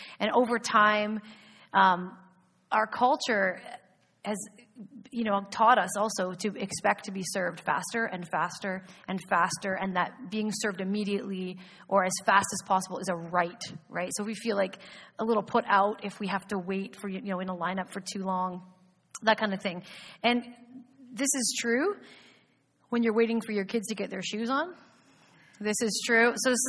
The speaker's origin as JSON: {"language": "English", "town": "Petrolia", "region": "Ontario", "country": "Canada", "tie": "born or raised there", "said": "But growing up in Petrolia, there was a banner on this wall right near the front."}